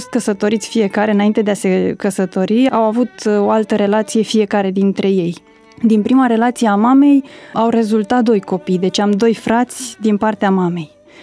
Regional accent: Măceșu de Jos, Dolj, Romania; Sunt de la Craiova spre sud, vreo 50 și ceva de kilometri, o localitate neînsemnată, este însemnată pentru că m-am născut eu acolo.

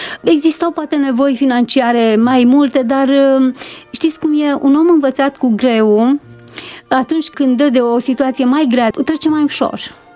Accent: Puchenii Moșneni, Prahova, Romania; born there; Am 59 de ani și m-am născut într-un sat aici, lângă, între Ploiești și București, Puchenii Moșneni se numește.

